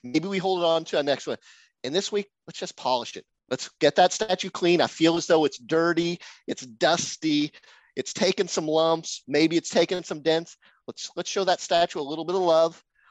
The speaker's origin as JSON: {"language": "English", "region": "Oklahoma", "country": "United States", "tie": "born or raised there", "said": "when I was growing up in Oklahoma, there was a very common bumper sticker that I saw"}